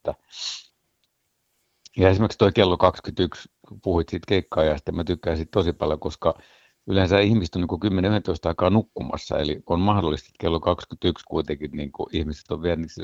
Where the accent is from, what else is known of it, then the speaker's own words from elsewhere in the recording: Porvoo, Uusimaa, Finland; vaikka mä Porvoosta kotosin.